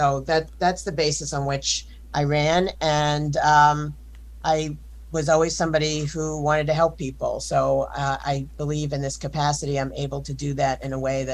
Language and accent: English; Forest Hills, New York, United States; Well, I actually grew up in Forest Hills and was very active in the community.